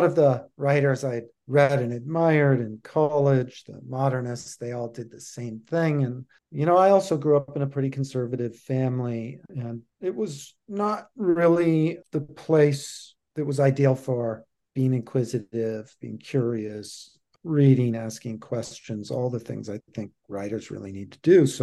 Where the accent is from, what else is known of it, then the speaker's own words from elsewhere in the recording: Intermountain West, United States; also born or lived in California / Montana / Utah / Wyoming; So I grew up in the Intermountain West, a little bit in the Mojave Desert, the Inland Empire of California, Montana, Utah, Wyoming, and really lived there all my life until I was about 19